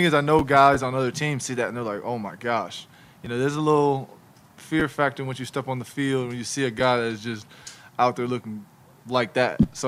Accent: Ohio, United States; obviously he's a PA guy I'm not too happy with because I'm from Ohio.

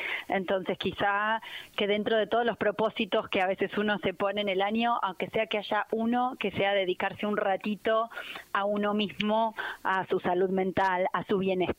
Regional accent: Argentina; yo soy argentina

